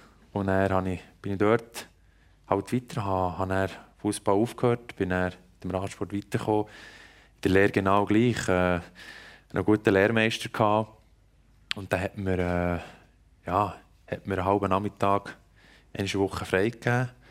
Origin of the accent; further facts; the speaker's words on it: Switzerland; Nein, ich habe ja, Schweizer und habe einfach einen Teil drinnen.